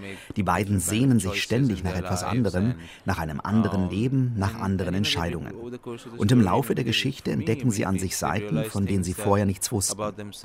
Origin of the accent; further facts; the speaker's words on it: Mumbai, Maharashtra, India; moved away as an adult; now in New York, United States; Es ist irgendwie noch immer mein Zuhause, auch wenn ich mittlerweile in New York lebe. Ich bin in Mumbai aufgewachsen und diese Jahre der Kindheit sind sehr prägend. Ich bin erst mit 19 weggezogen.